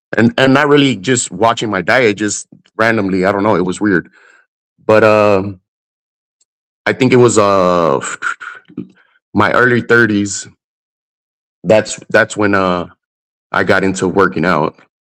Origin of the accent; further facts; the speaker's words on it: Texas, United States; also born or lived in New York, United States / Chicago, United States / California, United States; now in Phoenix, United States; So I was born in Texas. My family moved around a lot, so the majority of my childhood was in Texas, but lived in New York, Chicago, California.